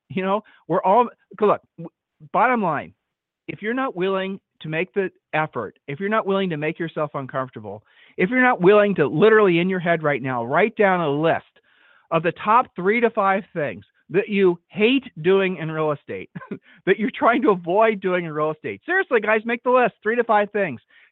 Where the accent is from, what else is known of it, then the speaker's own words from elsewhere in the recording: Ohio, United States; And no, I know we're from Ohio, so no Ohio jokes for those of you who have never been to Ohio.